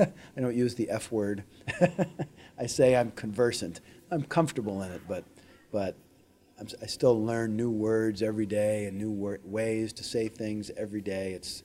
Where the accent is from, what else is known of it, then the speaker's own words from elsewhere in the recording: St. Louis, Missouri, United States; But I had a friend that I grew up with in St. Louis who was teaching English in Japan